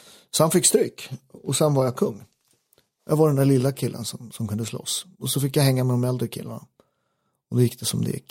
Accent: Upplands Väsby, Stockholm County, Sweden; jag är uppväxt i Väsby, så vi åkte ju liksom pendeltåget.

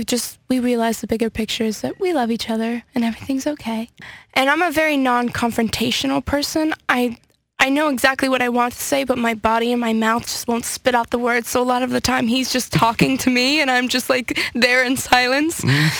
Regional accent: California, United States; because I'm from California. I mean, raised in California, so...

